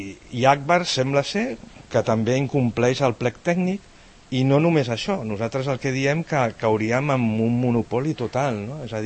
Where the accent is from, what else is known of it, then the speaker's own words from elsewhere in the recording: Catalonia, Spain; sincerament, com a català, em fa vergonya